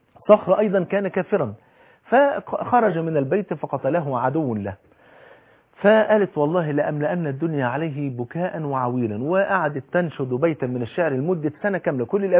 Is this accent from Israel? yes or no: no; Egypt; مطلوب مننا النهاردة كمصريين